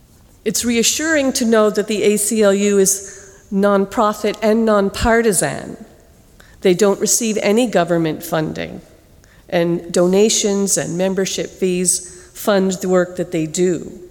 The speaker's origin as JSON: {"language": "English", "country": "United States", "tie": "born or raised there", "said": "But growing up in the United States, the inheritance that they gave me, I was taught the Pledge of Allegiance."}